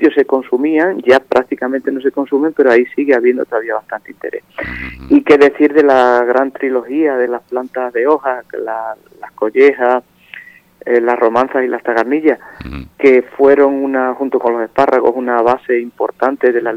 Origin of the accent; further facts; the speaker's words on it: Pallares, Extremadura, Spain; la zona de Pallares, que es mi pueblo